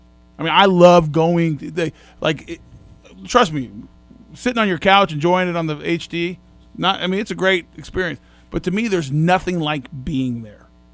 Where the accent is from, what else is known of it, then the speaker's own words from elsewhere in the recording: Boulder, Colorado, United States; So, like, growing up, I grew up in Boulder.